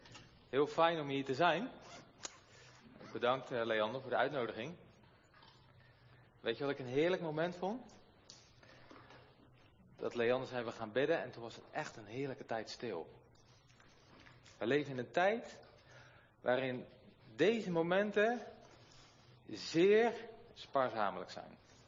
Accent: Netherlands; Ik ben Nederlander

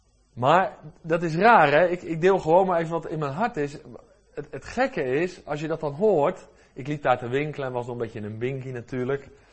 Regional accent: 's-Gravenzande, South Holland, Netherlands; Ik ben opgegroeid in Schravenzanden in het Westland, vlakbij Den Haag. En in die tijd verkeerde ik veel in Den Haag.

